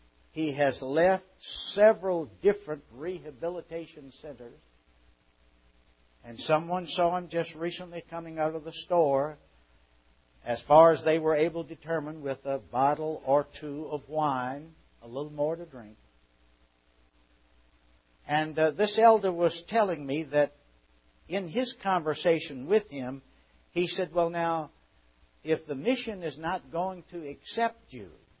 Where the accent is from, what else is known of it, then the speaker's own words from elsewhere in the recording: Virginia, United States; In my home state of Virginia, back at the beginning of this country